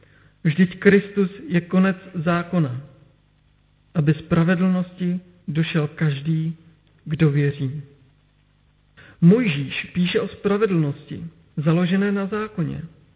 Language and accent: Czech; Moravia, Czechia; now in Kolín, Czechia; My oba dva pocházíme z Moravy, já od Beskyd a manželka z Moravské Brány, a to je mezi kopci.